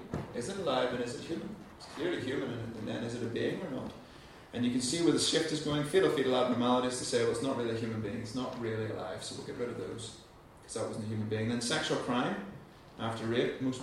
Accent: United States; So we go to the movies, because I'm an American, we go to the cinema

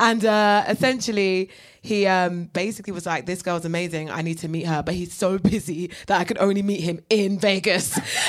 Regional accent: United Kingdom; now in United States

